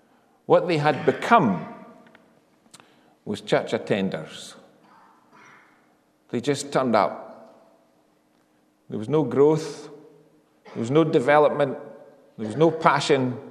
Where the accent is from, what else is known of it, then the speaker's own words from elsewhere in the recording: Edinburgh, Scotland, United Kingdom; born there; You'd never know to look at me, but I was born in 1957 in the Edinburgh Royal Infirmary.